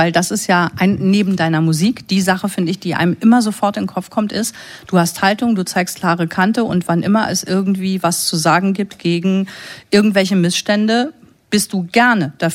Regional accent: Münster, North Rhine-Westphalia, Germany; In meiner Heimat. Münster.

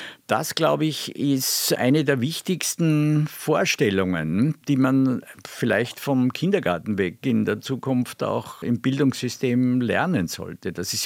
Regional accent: Austria; so wie als Österreicher würde ich sagen

